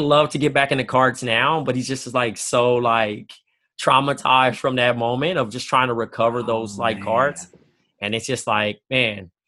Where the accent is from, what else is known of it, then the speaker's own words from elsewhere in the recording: Compton, California, United States; I have a relationship with him from growing up in Compton, which is kind of funny.